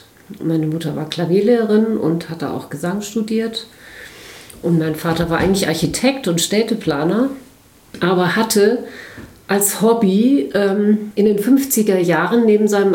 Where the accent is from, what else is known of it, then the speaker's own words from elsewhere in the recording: Kassel, Hesse, Germany; in Kassel, wo ich groß geworden bin